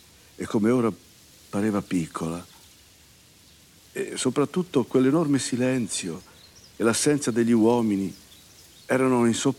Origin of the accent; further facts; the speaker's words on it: Emilia-Romagna, Italy; now in Bologna, Italy; Anch'io sono un cittadino bolognese che viene da lontano, insomma, vengo dalla Romagna. Ecco, e come cittadino romagnolo che si trasferisce a Bologna come città di adozione